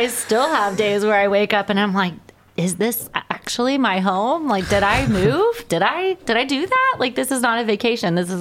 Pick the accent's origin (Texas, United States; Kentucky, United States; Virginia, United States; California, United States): Texas, United States; Dallas; No, I've been Texas based my entire life.